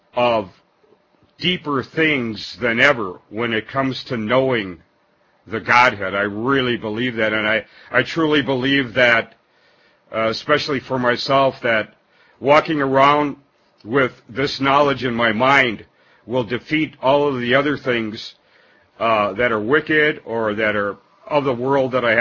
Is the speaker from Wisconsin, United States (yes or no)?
yes; Wisconsin, United States; from Wisconsin. Everybody wants to live here, right?